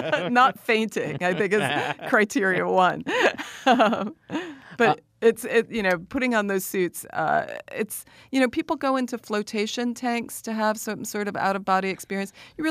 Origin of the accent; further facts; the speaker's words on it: South Bend, Indiana, United States; I'm born and raised in South Bend, Indiana, but I went to school in New York City, NYU, to study drama and theater.